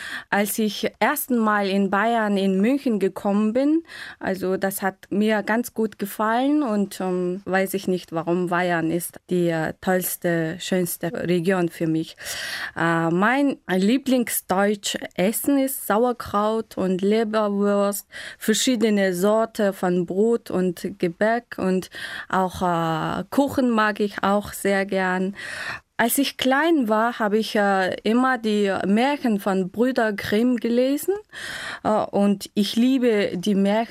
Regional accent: Mongolia; German is a second language; Ich komme aus der Mongolei und ich bin im Jahr 1983 geboren. Und ich arbeite in der drittgrößten Stadt von der Mongolei als Deutschlehrerin seit 4 Jahren.

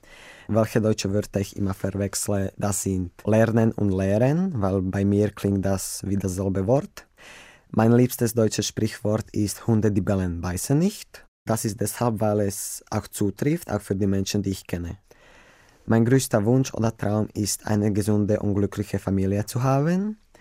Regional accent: Slovakia; German is a second language; Ich komme aus der Slowakei. Ich bin im Jahr 2001 geboren.

